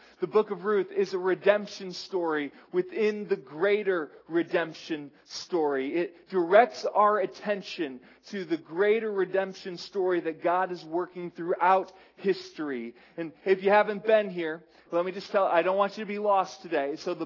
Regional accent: Taylor, Michigan, United States; I just grew up with really simple road systems in Michigan, right? And so my hometown of Taylor, Michigan was pretty much a perfect rectangle, and the roads were just laid out like a grid.

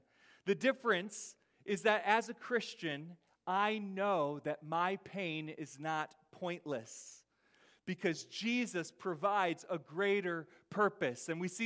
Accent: Michigan, United States; I'm from Michigan, but I became a Jersey driver that day

